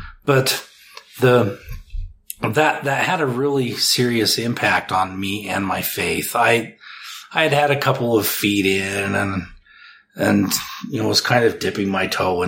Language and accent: English; Utah, United States; And growing up in Southern Utah with the FLDS presence there, it completely made sense in that context.